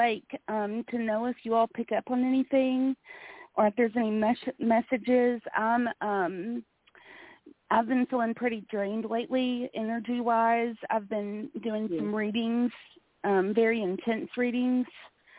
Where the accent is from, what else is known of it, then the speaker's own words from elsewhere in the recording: Kentucky, United States; I'm from Kentucky.